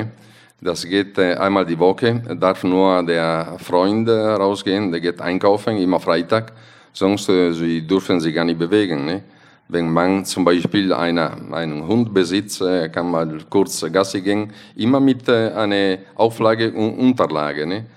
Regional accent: Italy; German is a second language; wir sind als Italiener, wir sind leicht zufriedenzustellen, aber eigentlich immer unzufrieden.

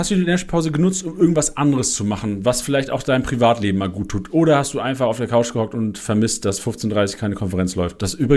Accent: Lüneburg, Lower Saxony, Germany; Ich bin ja im Norden geboren, bin da aufgewachsen, ja. In Lüneburg auch.

